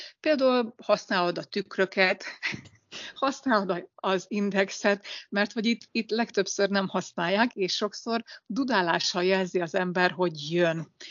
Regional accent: Hungary; amit én sem tudtam európaiként, magyarként

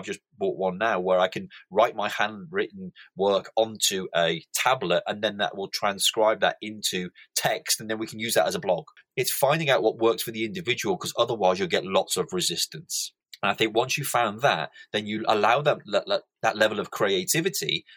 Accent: Northwest, United States; I am a guy from the Northwest, however, living in the South at the moment.

